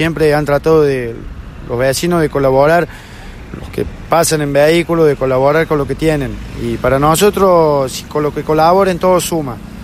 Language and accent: Spanish; Jesús María, Córdoba, Argentina; somos de acá de Jesús María